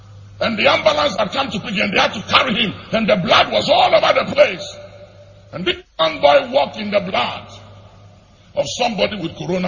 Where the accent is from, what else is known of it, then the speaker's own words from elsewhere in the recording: Ghana; I am a Ghanaian, and I thank God that I was born a Ghanaian, and I will remain a Ghanaian till the coming of the Lord.